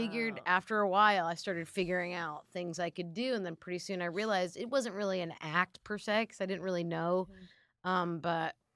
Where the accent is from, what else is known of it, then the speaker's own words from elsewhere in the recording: Seattle, Washington, United States; moved away as an adult; also born or lived in Chicago; No, I grew up in Seattle, but I moved to Chicago when I was 19